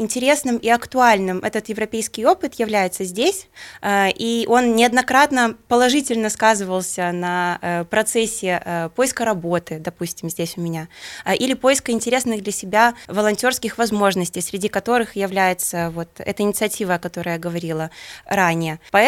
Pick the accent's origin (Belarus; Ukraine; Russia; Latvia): Belarus; я как белоруска могу сделать что-то полезное и здесь.